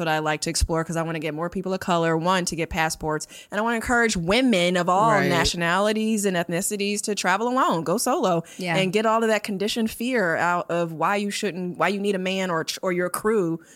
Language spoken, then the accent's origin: English; Chicago, Illinois, United States; also born or lived in Harlem, New York; You know, growing up in Chicago, living in Harlem, being active duty in the military during the Iraqi Freedom War